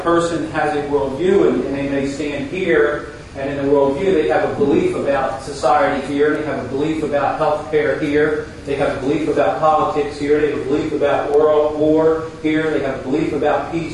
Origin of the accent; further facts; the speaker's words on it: Baltimore, Maryland, United States; probably because I grew up in Baltimore, which was at that point a very successful sports city.